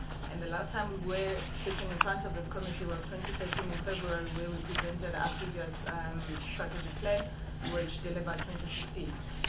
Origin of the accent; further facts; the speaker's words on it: Jerere, Limpopo, South Africa; born and bred in Jerere from the greater far north of Limpopo. A Venda girl, village girl